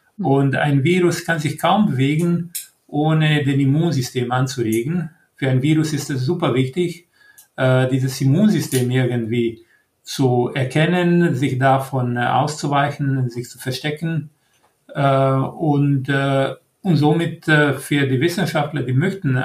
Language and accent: German; Croatia; German is a second language; moved away as an adult; also born or lived in Munich / United States; now in Germany; Ich komme aus Kroatien ursprünglich, wo ich Medizin studiert habe. Kurz danach habe ich Kroatien verlassen.